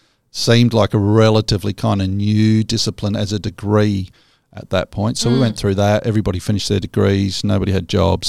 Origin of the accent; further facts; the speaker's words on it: Donnybrook, Western Australia, Australia; I grew up in Donnybrook, which is just an awesome, awesome part of the world.